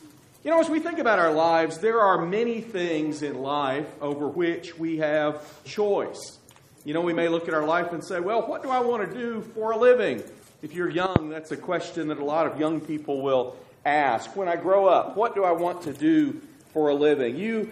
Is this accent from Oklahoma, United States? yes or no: yes; McAlester, Oklahoma, United States; born there; I was born in McAlester, Oklahoma, when my father was preaching in that area.